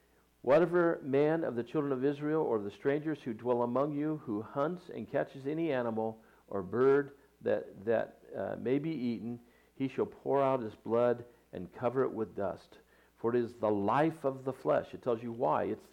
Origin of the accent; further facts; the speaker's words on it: Ireland; Now, I'm Irish, and Irish, they eat blood, what they call blood pudding, you know, which sounds disgusting to me.